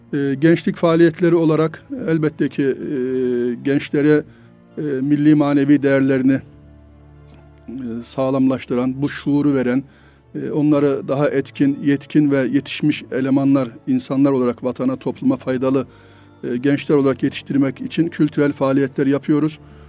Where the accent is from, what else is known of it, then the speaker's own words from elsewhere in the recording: Sivas, Turkey; born there; now in Istanbul, Turkey; Sivas doğumluyum. İmam Hatip Lisesi mezuniyetinden sonra İstanbul'da Marmara Hukuk mezunu olup İstanbul'da kalanlardanım.